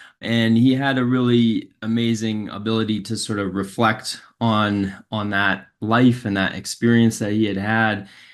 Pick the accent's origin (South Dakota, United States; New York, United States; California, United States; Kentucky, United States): New York, United States; New York City; I grew up in New York City, and I guess when I was a senior in high school, I had an opportunity to do an internship